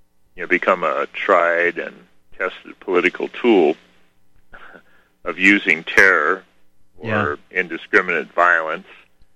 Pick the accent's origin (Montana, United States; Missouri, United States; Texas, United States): Montana, United States; we talk about this because we're from Montana